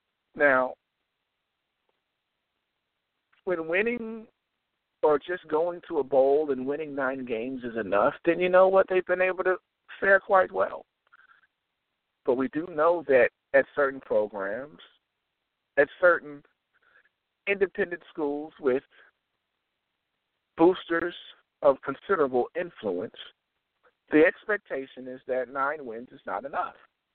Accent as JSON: {"language": "English", "region": "the South", "country": "United States", "said": "very unfortunate to say this because I am also from the South"}